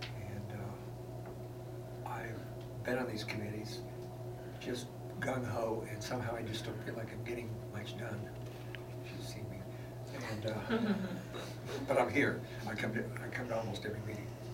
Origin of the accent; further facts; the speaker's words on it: Springfield, United States; I grew up in Springfield, a thriving downtown when I was a kid, high school, after that, and it died away.